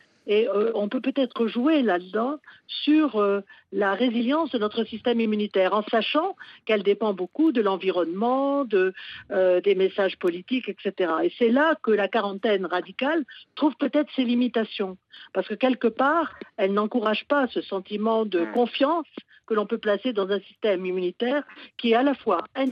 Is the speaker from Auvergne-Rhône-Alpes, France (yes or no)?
yes; Auvergne-Rhône-Alpes, France; Je suis auvergnate